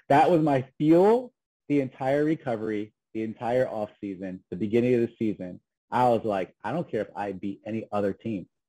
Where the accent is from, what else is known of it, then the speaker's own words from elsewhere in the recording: United States; I played in Germany for 10 years as an American